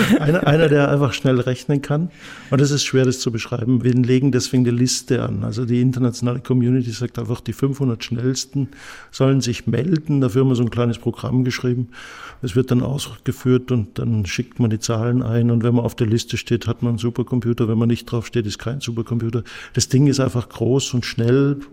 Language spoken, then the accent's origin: German; Austria; now in Stuttgart, Germany; Ich bin kein Stuttgarter, okay. Ich bin Österreicher, ja.